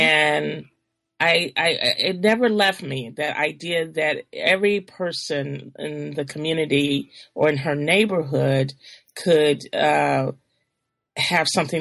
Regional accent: Chicago, Illinois, United States; because first of all, I'm from Chicago originally.

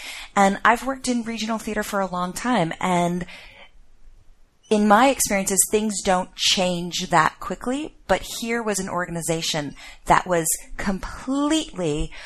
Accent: Cincinnati, Ohio, United States; now in Cleveland, United States; I grew up in Cincinnati, so I am an Ohio girl, Ohio native.

